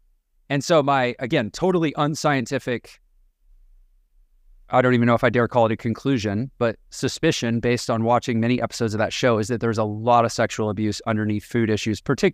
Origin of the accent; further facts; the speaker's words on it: Houston, Texas, United States; partly because I'm from Houston and I grew up pretty close to Dr. Nazarden's office and I like seeing him drive around my old neighborhood